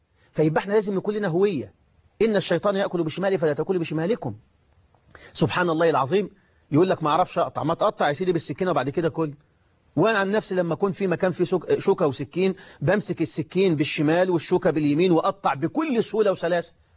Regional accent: Egypt; انا مسلم، انا مصري مسلم.

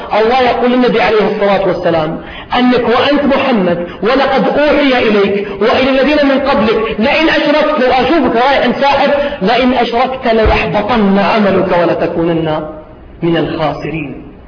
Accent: Riyadh, Riyadh Province, Saudi Arabia; عندنا في الرياض

